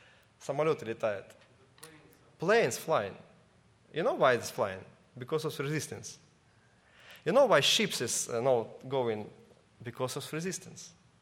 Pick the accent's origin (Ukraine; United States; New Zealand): Ukraine; Mykolaiv, Mykolaiv Oblast; English is a second language; also born or lived in Odesa; And I come in from Odessa to Nikolaev, to my hometown, to lead a congregation.